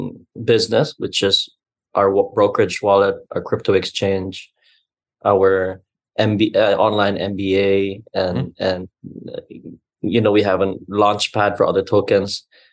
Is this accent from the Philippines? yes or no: yes; Cebu, Central Visayas, Philippines; But I am proudly Cebuano, born and bred.